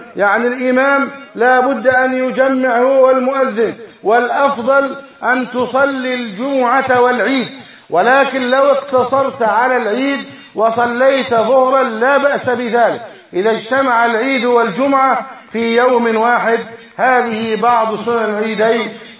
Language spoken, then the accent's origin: Arabic; Egypt; بلدنا مصر